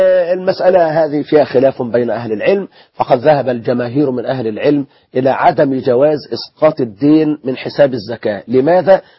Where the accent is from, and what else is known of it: Egypt